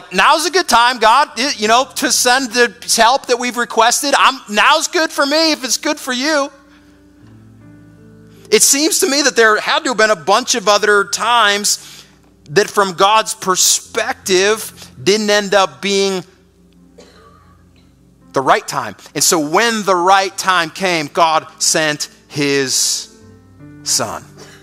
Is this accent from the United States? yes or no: yes; Chicago, Illinois, United States; I grew up in Chicago, so that's, you know, I'm pretty firm on this, right?